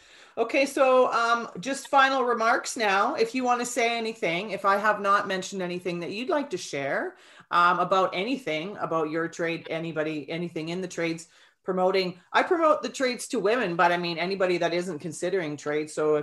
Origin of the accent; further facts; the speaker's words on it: Alberta, Canada; We're both from Alberta.